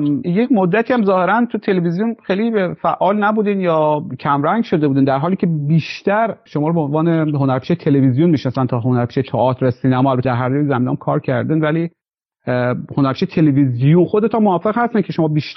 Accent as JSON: {"language": "Persian", "region": "Khorasan", "country": "Iran", "said": "البته ما به عنوان خراسانی تبریم جو ما خیلی پلیس کتک بزن نیستیم"}